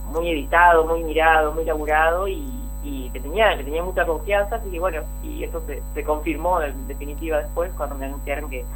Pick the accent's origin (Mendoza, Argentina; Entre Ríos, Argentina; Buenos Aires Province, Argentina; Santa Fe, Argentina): Entre Ríos, Argentina; Paraná; yo soy de Paraná